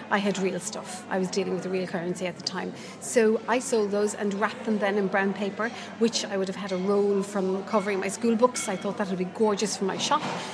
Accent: Cork, Munster, Ireland; Cork City.

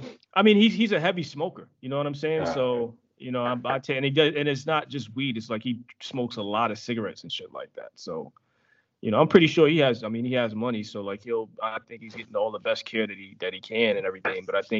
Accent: New York, United States; I mean, I love … songs and all that stuff because I'm from New York.

